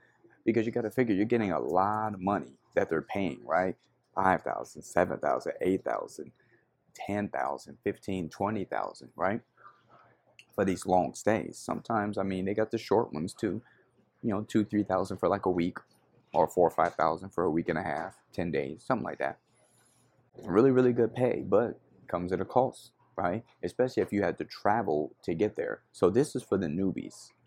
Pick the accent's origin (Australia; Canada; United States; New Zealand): United States; Las Vegas, Nevada; It was Texas because I'm from Las Vegas, Nevada.